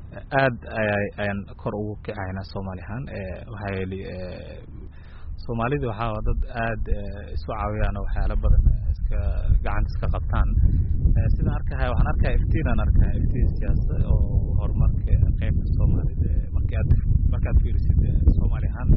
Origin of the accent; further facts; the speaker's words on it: Kenya; aniga waxaanahay Kenyan anahay waxaa yeelay wadankan aan ku dhashay wadankan aan ku waxbartay wadankan aan ka shaqeeyay